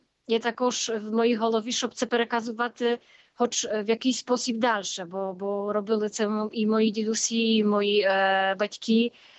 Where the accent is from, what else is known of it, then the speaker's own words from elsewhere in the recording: Poland; accent: Polish; Ukrainian is a second language; бо ми не живемо в Україні. Ми спілкуємо з українською мовою. Відомо, я знаю, що в мене акцент польський, хоча я дуже стараюсь. Але ну, це таке, що живемо у Польщі, і це є нормально.